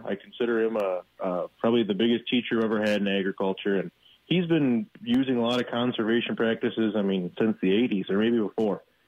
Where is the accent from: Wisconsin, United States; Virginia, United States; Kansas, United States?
Wisconsin, United States; Bangor; So I grew up in Bangor, small town by La Crosse, and not on a farm, but around farming